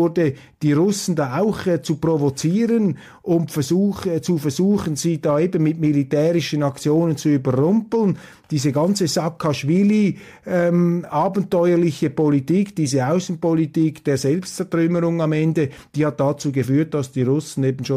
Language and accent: German; Switzerland; da staune ich jetzt etwas als Schweizer